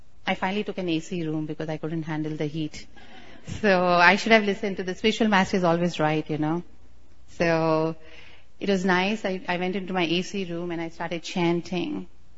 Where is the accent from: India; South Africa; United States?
India; I said, I'm from India, Maharaj. I can manage the heat, you know.